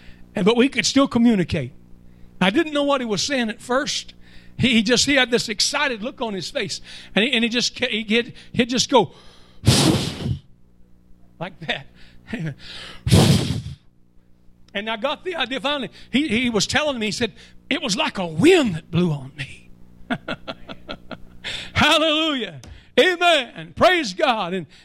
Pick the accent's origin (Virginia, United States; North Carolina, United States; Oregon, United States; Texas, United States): Texas, United States; I grew up in West Texas. I have tasted the wind. It tastes like dirt.